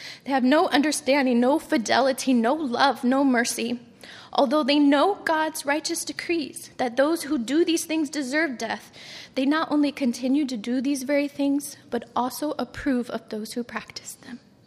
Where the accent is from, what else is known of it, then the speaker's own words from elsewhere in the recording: Elgin, Illinois, United States; I was born and raised in Elgin, Illinois, to a single-parent home of a very young mother. I was brought up in an environment that did not serve nor love God. As a child, I was moved around a lot